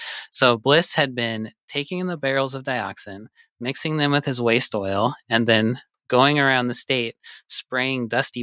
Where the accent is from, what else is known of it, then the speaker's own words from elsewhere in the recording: Butte, Montana, United States; I'm from Butte, and that's the largest Superfund site in the country.